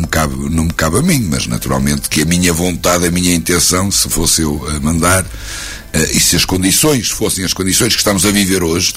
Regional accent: Ovar, Aveiro, Portugal; a minha terra e as minhas pessoas, as nossas gentes, no meu coração, e tudo farei para ajudar este grande município que é o município de Ovar, a quem eu tudo devo

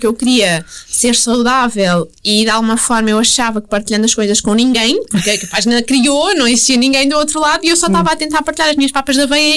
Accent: Centro, Portugal; now in Lisbon, Portugal; depois saí da terrinha, saí de Coimbra, ali perto de Coimbra

